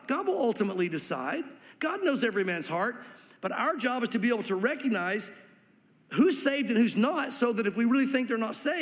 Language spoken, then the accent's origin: English; the South, United States; born or raised there